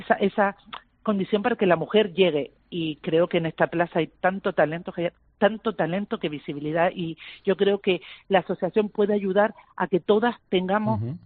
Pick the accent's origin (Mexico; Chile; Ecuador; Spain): Spain; Las Palmas, Canary Islands; moved away as an adult; yo nací en Las Palmas, me formé en Las Palmas, pero llevo toda mi vida ejerciendo fuera de la isla